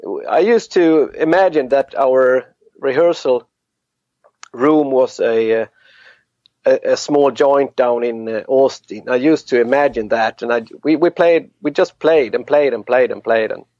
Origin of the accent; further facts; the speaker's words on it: Varberg, Halland County, Sweden; our rehearsal studio was in the harbor in Sweden, in my hometown in Varberg